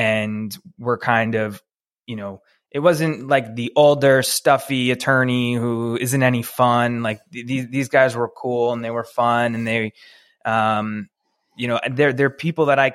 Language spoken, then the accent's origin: English; Mineola, New York, United States; I grew up in Mineola on Long Island.